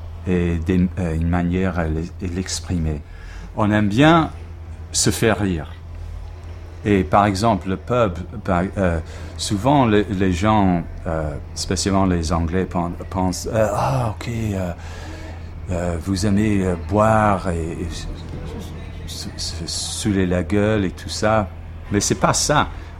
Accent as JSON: {"language": "French", "town": "Cork", "region": "Munster", "country": "Ireland", "second_language": "French", "moved": "yes", "lives_now": "Dublin, Ireland", "said": "Originellement, je viens de Cork, au sud, mais j'habite à Dublin depuis 30 ans."}